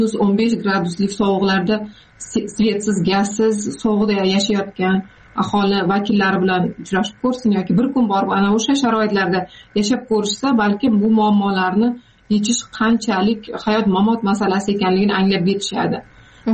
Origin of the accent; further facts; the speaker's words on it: Jizzakh Region, Uzbekistan; Bolalik Jizzaxda katta bo'lganman, Zardor tumanida.